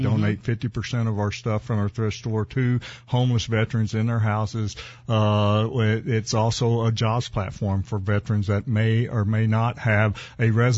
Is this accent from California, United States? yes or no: no; Arkansas, United States; now in New Jersey, United States; I'm from Arkansas originally. I live in New Jersey and I work in Philadelphia